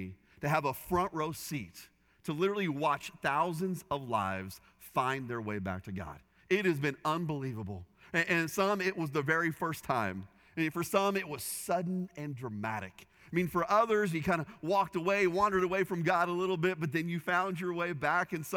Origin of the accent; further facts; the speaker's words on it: Indiana, United States; Now, I grew up in Indiana, southern Indiana.